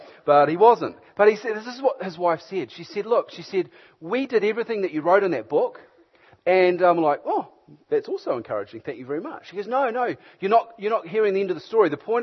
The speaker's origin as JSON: {"language": "English", "town": "Hamilton", "region": "Waikato", "country": "New Zealand", "said": "I'm from Hamilton. Come up from Hamilton this afternoon."}